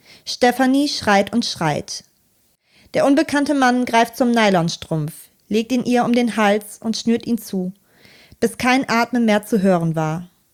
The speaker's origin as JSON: {"language": "German", "town": "Aachen", "region": "North Rhine-Westphalia", "country": "Germany", "tie": "born or raised there", "said": "heute habe ich auf Wunsch vieler ZuhörerInnen etwas aus meiner Heimat Aachen mitgebracht."}